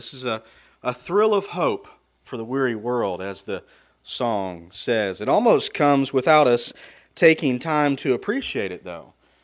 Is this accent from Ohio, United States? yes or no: yes; Ohio, United States; born there; also born or lived in Kentucky; I was born in Ohio, and my family moved to Kentucky at one point, but in between that time, before we moved to Kentucky, I loved going down there to that bait and tackle store.